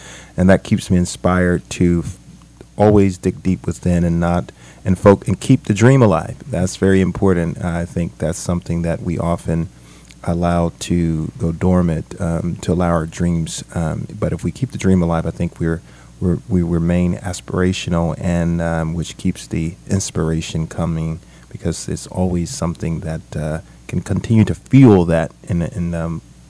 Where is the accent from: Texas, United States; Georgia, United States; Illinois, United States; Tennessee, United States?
Georgia, United States; now in St. Petersburg, United States; St. Petersburg, a hometown now, my new hometown, because I'm originally from Georgia.